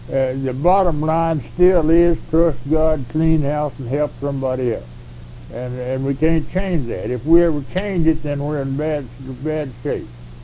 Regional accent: Texas, United States; I was born out in West Texas, way out in the dry, sorry country out there, and I was raised on a farm.

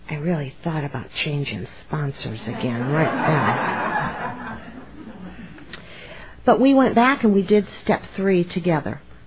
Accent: Myrtle Beach, South Carolina, United States; I'm a grateful member of the Al-Anon family groups, and I'm from Myrtle Beach, South Carolina.

